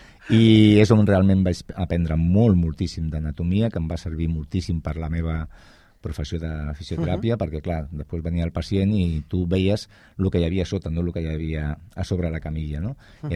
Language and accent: Catalan; El Prat de Llobregat, Catalonia, Spain; Ho hem tingut molt fàcil, els que som del Prat, perquè a qualsevol lloc d'Espanya, quan dius del Prat, en seguida la gent diu, ostres, clar, a l'aeroport de Barcelona.